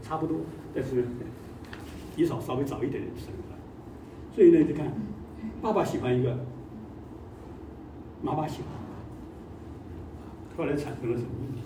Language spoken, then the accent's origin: Chinese; China; 我们中国人有汉奸